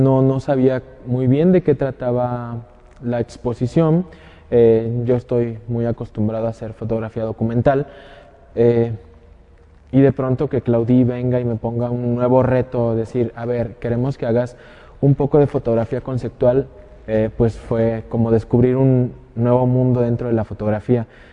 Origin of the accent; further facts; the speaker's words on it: Guerrero, Mexico; soy de la Costa Chica de Guerrero, Oaxaca. Y me reconozco como afromexicano